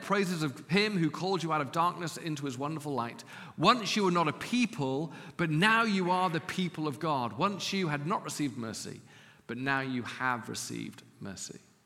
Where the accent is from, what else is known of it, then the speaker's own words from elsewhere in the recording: England, United Kingdom; now in Los Angeles, United States; She's from Australia, I'm from England. We're now Americans.